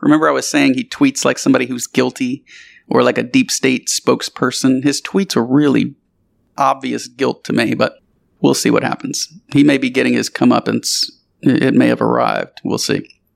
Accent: Thibodaux, Louisiana, United States; now in Houston, United States; If you're talking to somebody from Lafayette, you would say I'm from Thibodeau, which is where I was raised until I moved to Houston.

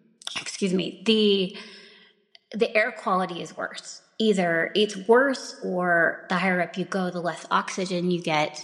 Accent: California, United States; now in Utah, United States; Like I remember growing up in California, I knew a lot of people that would travel to Utah because it was so easy to get guns here.

